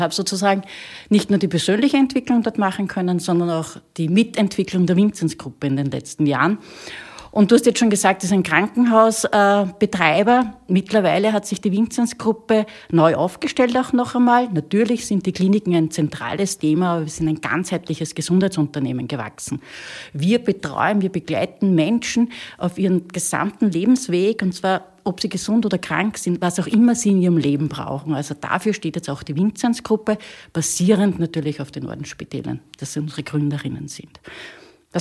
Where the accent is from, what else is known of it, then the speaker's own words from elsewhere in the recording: Austria; als Österreicherin in Berlin